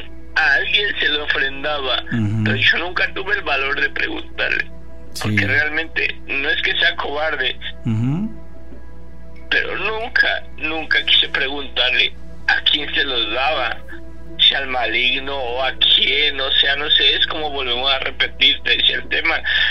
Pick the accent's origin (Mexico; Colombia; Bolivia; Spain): Mexico; Puebla; En Puebla hizo muy buenas obras porque nosotros somos poblanos.